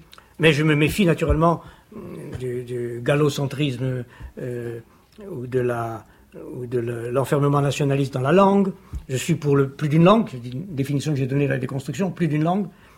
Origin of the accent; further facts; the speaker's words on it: France; first language French; suis juif et grec. Je suis déconstructeur de la philosophie et philosophe. Je suis français et... européen et quelquefois, comment dire, j'en appelle à un cosmopolitisme au-delà de la citoyenneté. Je suis pour le français, pour la langue française, qui est la seule langue que je parle